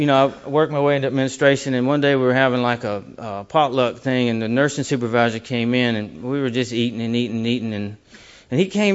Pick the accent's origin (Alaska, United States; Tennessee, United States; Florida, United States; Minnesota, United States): Tennessee, United States; Memphis; born there; Well, I was born in Memphis, Tennessee, like I said, in 1972.